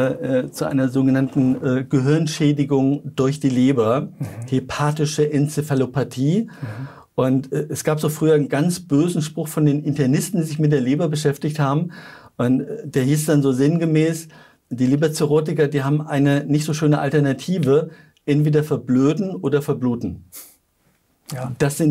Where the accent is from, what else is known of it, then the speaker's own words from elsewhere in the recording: Switzerland; Weißt du, wie viel Prozent bei uns in der Schweiz eine Fettleber haben?